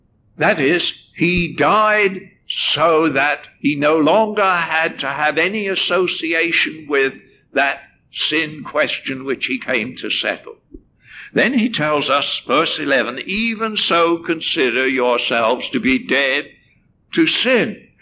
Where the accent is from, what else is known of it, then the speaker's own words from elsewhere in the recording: England, United Kingdom; now in Canada; I came to Canada, but I came from England, as you can probably tell. Can't help that. I mean, I can't help my accent.